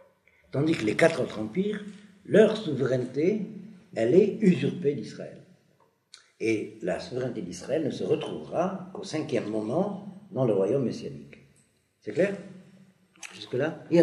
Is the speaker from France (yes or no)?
no; Algeria; Chez nous, une ville pas loin de l'Espagne, alors là, comment ça se passait l'identité? On parlait l'arabe, c'était la langue du pays.